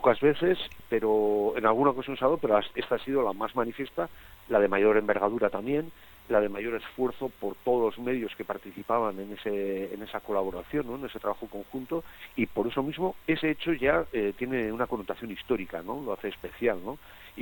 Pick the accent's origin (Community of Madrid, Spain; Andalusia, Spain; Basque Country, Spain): Basque Country, Spain; Pues de la misma manera que decimos somos el pueblo vasco y tenemos derecho a decidir